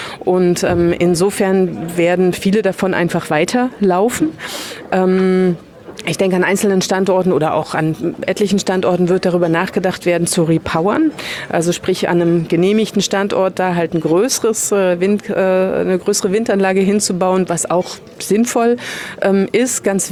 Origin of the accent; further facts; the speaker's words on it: Lusatia, Germany; ich komme ja aus der Lausitz